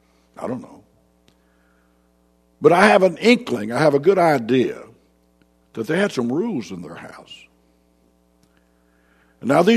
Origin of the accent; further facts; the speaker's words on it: Jacksonville, Florida, United States; I can remember as a boy growing up in Jacksonville, Florida, the oldest child in a family of seven. My mother and my father were native Floridians.